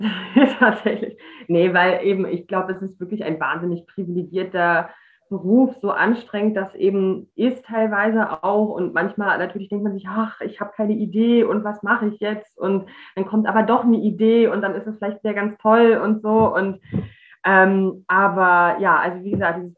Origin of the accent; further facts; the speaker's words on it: Rostock, Mecklenburg-Vorpommern, Germany; ich komme halt aus Rostock